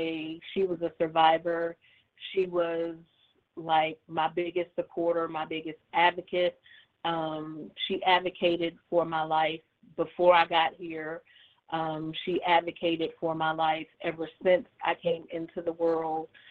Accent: Rome, Georgia, United States; also born or lived in Hawaii / Atlanta; I was born in Hawaii, but I grew up in Georgia, partly in Rome, Georgia, partly in Atlanta, Georgia.

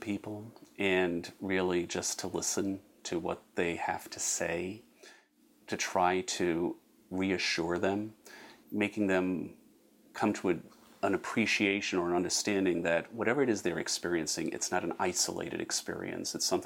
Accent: New York, United States; growing up in New York, I really lived in a neighborhood that was almost a Catholic enclave, but there was also a very sizable Jewish community living in the neighborhood as well.

